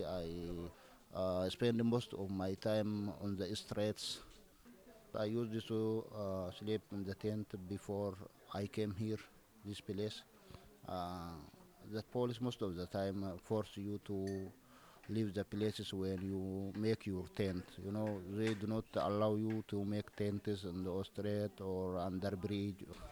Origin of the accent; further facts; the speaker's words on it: Ethiopia; now in France; I am from Ethiopia. I arrived here in France before 1 year and 4 months.